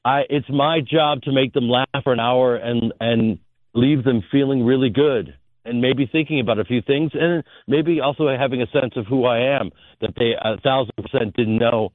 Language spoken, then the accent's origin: English; Evanston, Illinois, United States; Well, growing up in Evanston at the Piven Theater, first job is at Second City